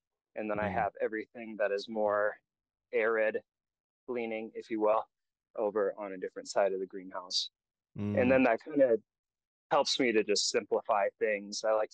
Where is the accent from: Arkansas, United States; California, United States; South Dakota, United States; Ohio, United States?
South Dakota, United States; So I grew up in South Dakota and I spent a lot of time on the farm with my grandparents.